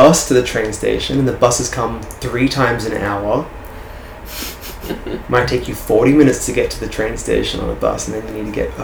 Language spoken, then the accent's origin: English; Victoria, Australia; especially in Victoria, my home state.